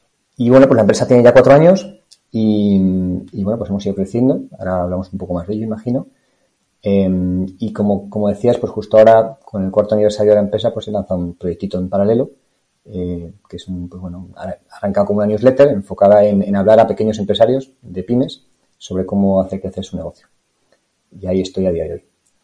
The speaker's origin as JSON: {"language": "Spanish", "town": "Madrid", "region": "Community of Madrid", "country": "Spain", "tie": "born or raised there", "said": "Mira, soy madrileño de nacimiento. He crecido aquí en Madrid, donde vivo ahora mismo."}